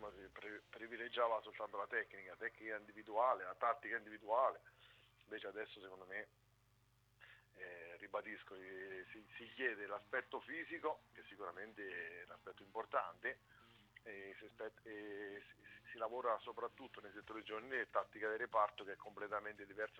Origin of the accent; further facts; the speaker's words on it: Marche, Italy; da marchigiani